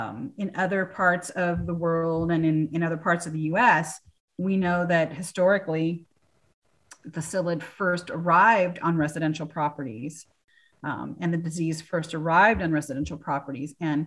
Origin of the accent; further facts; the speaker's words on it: California, United States; I grew up in California.